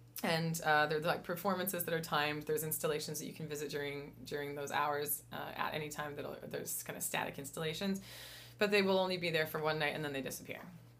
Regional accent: Riverview, New Brunswick, Canada; I grew up in Riverview, and when I was growing up, for me, I thought that art was for French people because all of the galleries were French.

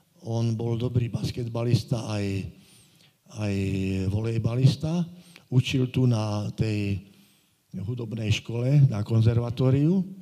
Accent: Považská Bystrica, Trenčín Region, Slovakia; Ja som z Považskej Bystrice

